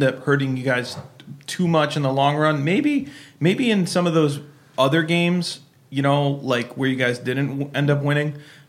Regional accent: New England, United States; we're all from New England, so, well, with the exception of Katie, who moved here.

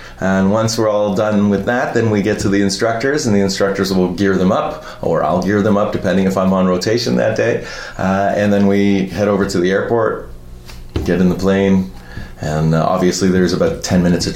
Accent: Wasaga Beach, Ontario, Canada; I am from Wasaga Beach. Both my children were born here in the beach, so we are beach people.

